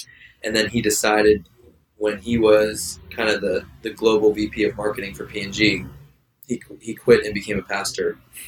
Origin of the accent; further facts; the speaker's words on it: Australia; also born or lived in Canada / Japan; And so I was born in Canada, and when we were about two, we moved to Australia.